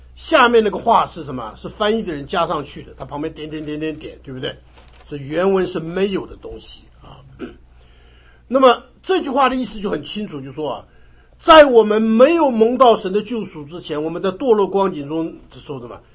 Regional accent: China; 尤其我们中国人呢，有些就弄在一起啊，这个品头论足起来的时候，那个讲起来真是都忘了自己了。

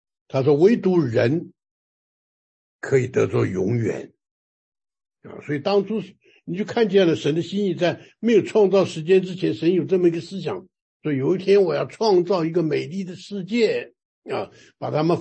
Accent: China; 所以我们中国人呢常常就是骂小孩呢，就是你为我争这口气啊

